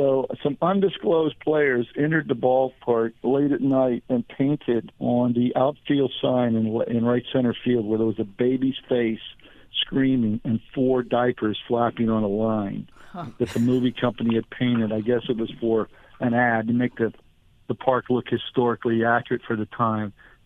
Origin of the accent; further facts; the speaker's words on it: Tampa, Florida, United States; I am from Florida originally. I grew up in Tampa. Other than traveling for baseball, I've been here my whole life.